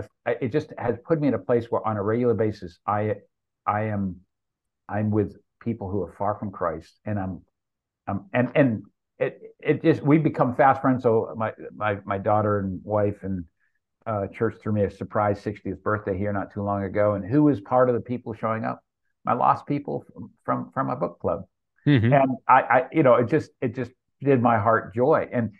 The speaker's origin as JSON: {"language": "English", "region": "New England", "country": "United States", "said": "I'm from New England. I like beer"}